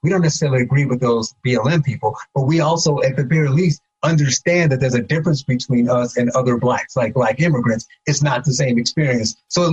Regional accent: United States; It's just a connection there, but I still feel I'm American, right?

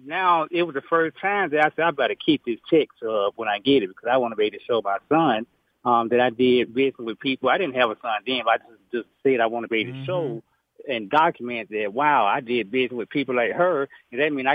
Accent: Atlanta, Georgia, United States; I really didn't realize that we were spoiled, I guess, growing up in Atlanta

